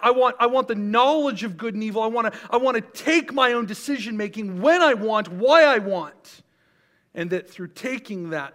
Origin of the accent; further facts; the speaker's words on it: Alpine, California, United States; I grew up in East County, San Diego. Go Chargers, go Padres, Jesus' favorites. That's why they lose all the time. I grew up in a little town called Alpine on your way up into the Cuyamaca Mountains